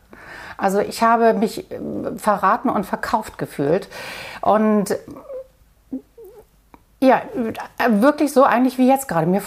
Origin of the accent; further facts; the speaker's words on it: Neustadt, Schleswig-Holstein, Germany; glückliche Kindheit.